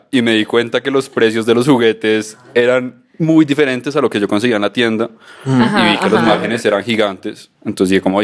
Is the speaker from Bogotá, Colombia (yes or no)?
yes; Bogotá, Colombia; Yo estaba en Medellín, yo soy de Bogotá.